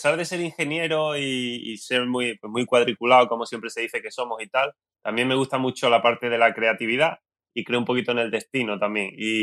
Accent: Marbella, Andalusia, Spain; soy de Marbella, del sur de España, que es una ciudad preciosa

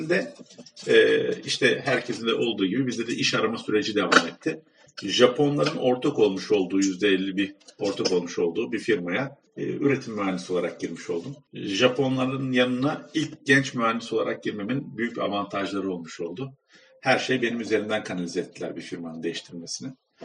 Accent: Bafra, Samsun, Turkey; moved away; also born or lived in Germany; 78 Almanya doğumluyum. Ama 40 günlükken anne baba bakamadığı için Samsun Bafra'ya getirip babaanneye dedeye bırakan.

